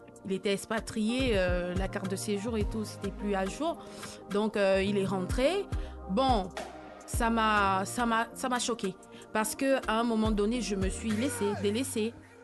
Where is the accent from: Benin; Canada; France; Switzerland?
Benin; also born or lived in Togo; moi, j'ai grandi au Bénin et au Togo. Donc, j'ai appris là-bas et ce sont mes grands-parents qui m'ont élevée.